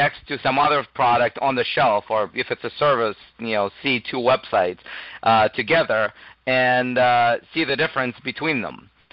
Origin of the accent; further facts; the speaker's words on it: Russia; accent: Russian; English is a second language; moved away as an adult; now in Canada; Yes, I am originally from Russia. I was a lawyer there for many years, and then I moved to Canada 8 years ago